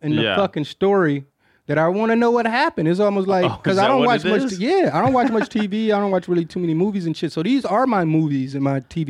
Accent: Detroit, Michigan, United States; It was a homie that I grew up with in Detroit.

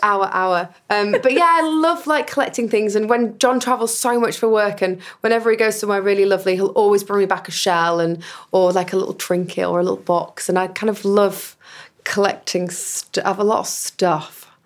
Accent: Huddersfield, Yorkshire and the Humber, United Kingdom; I am from Huddersfield

